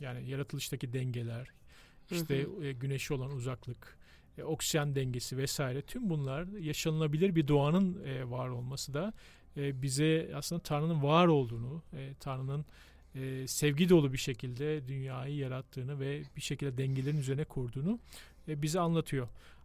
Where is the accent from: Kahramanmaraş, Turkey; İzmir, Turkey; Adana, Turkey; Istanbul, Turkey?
Istanbul, Turkey; born there; Ben 1980 İstanbul doğumluyum.